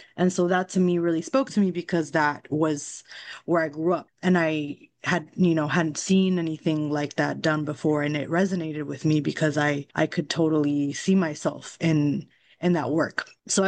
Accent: Texas, United States; I'm originally from South Texas, from the border.

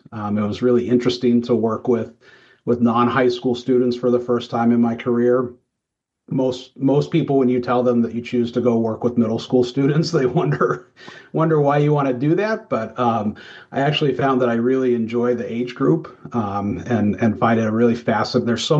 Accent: Colorado, United States; But, you know, I also grew up in a suburb of Denver and was really just

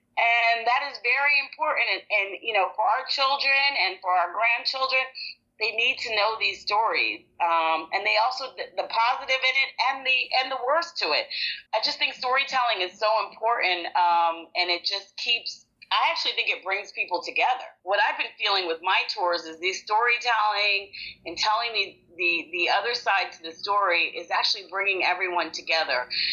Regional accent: United States; I'm Black American

